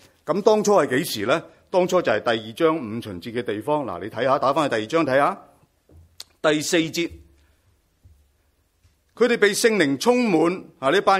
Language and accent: Cantonese; Nanhai, Guangdong, China; 咁样即系等于话今天我系广东人，我系广东南海人